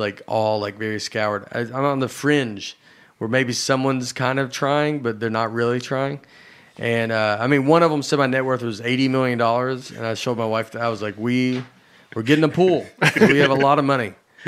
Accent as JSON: {"language": "English", "town": "Old Hickory", "region": "Tennessee", "country": "United States", "tie": "born there", "said": "I was born in Old Hickory. I had three siblings."}